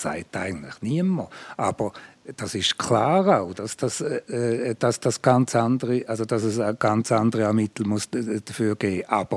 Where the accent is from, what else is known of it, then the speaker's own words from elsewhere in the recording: Switzerland; bei uns in der Schweiz